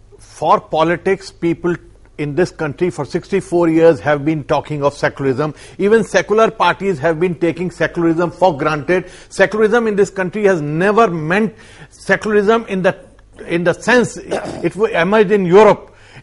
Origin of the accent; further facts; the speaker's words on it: Muzaffarnagar, Uttar Pradesh, India; I have spoken to riot victims. I have not come across, and I come from Muzaffarnagar.